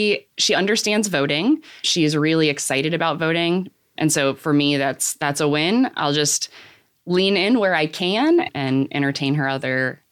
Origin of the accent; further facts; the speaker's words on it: Florida, United States; So I grew up in Florida